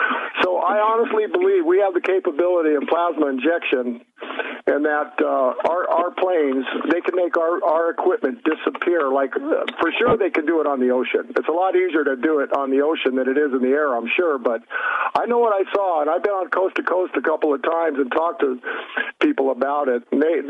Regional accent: Manhattan Beach, California, United States; And I grew up in Los Angeles down by the beach, Manhattan Beach. My mom had the last five vacant lots there.

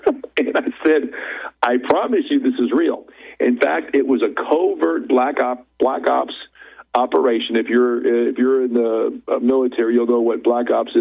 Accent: Minnesota, United States; So I grew up in Minnesota, very poor, single mother, obviously, which a lot of people can relate to these days. And found my way to Texas

